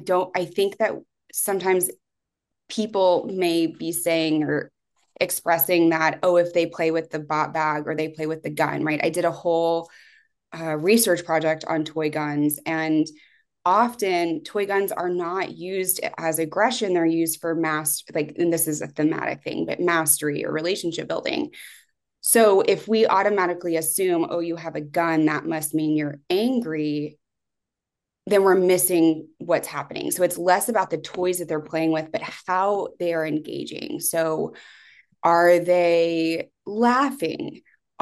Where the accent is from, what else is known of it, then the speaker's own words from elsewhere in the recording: the South, United States; A message I received that was pointed out to me in our doc program was growing up in the South, women and anger weren't great.